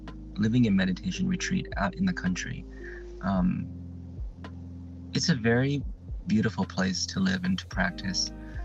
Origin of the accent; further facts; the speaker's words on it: United States; I'm just picking on America because I'm American, okay?